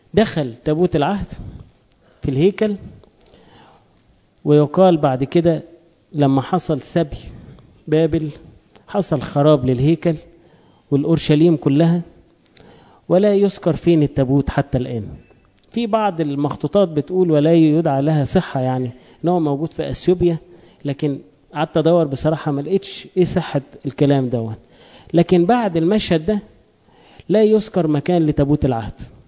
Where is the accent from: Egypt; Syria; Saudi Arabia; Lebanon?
Egypt; واحنا كمصريين عندنا عادة لو واحد ضحك شوية يقول لك ايه؟